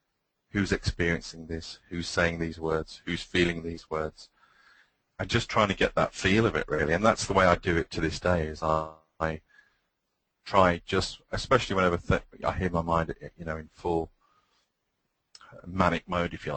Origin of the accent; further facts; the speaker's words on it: West Midlands, United Kingdom; I'm from Warwickshire, UK. I'm 49 years of age